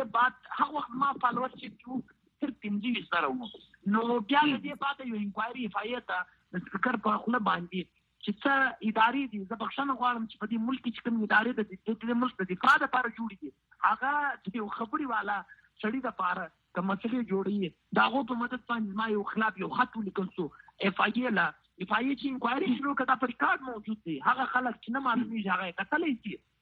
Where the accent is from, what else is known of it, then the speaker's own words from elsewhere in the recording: Balochistan, Pakistan; زه د بلوچستان هغه وګړی یم